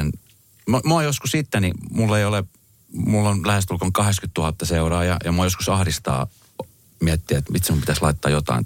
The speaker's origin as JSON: {"language": "Finnish", "country": "Colombia", "second_language": "Finnish", "lives_now": "Finland", "said": "Mä oon siitä Kolumbiasta kotoisin"}